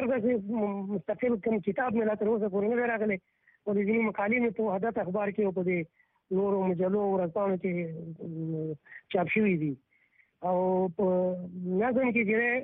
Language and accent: Pashto; Kunar, Afghanistan; moved away; also born or lived in Pakistan; د کونړ ولایت چې دوم کې مده خاص په نړۍ او د مهاجرت په دور کې چې تاسو وخت افغانستان کې حالات خراب شلو موږ هم مهاجر شوی په پاکستان کې